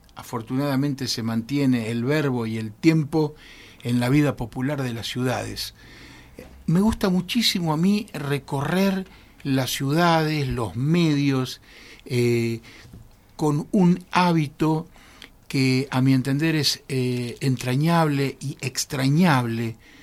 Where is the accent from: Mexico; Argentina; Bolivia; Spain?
Argentina; Mercedes, Buenos Aires Province; Yo hablo así porque no soy porteño, yo soy bonaerense de la ciudad de Mercedes.